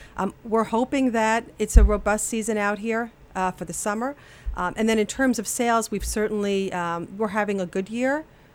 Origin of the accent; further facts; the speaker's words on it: Yonkers, New York, United States; I grew up in Yonkers, which is north of New York City. Mm-hmm. You know, modest upbringing.